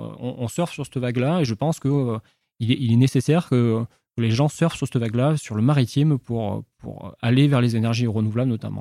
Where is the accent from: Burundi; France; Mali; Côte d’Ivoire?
France; Nouvelle-Aquitaine; Alors, moi, je suis originaire des Landes, juste à côté.